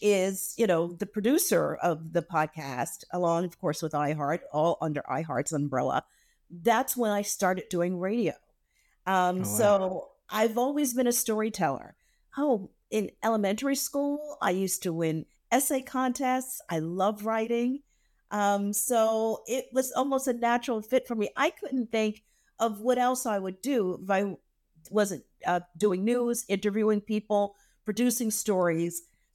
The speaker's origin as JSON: {"language": "English", "town": "Harlem", "region": "New York", "country": "United States", "said": "I'm from New York, Harlem, New York, specifically."}